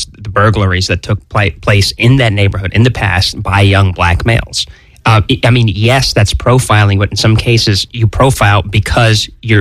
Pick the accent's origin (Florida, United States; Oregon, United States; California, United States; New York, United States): Florida, United States; Orlando; I don't know if you know this, but I come from Orlando. I moved about 8 years ago